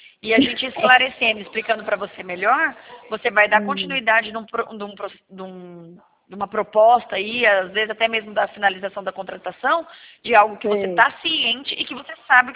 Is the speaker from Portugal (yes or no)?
no; Paraná, Brazil; não sou de Catalão, não. Eu sou do Paraná.